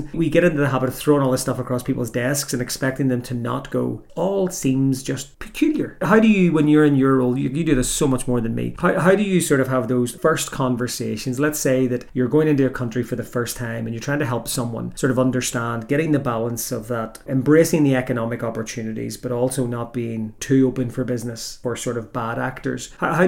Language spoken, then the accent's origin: English; Northern Ireland, United Kingdom; accent: Northern Irish; And also with my Northern Irish accent, I can't say par.